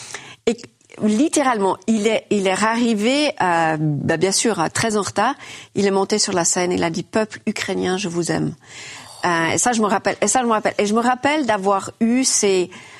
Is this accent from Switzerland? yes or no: yes; Switzerland; On est suisse et on parle français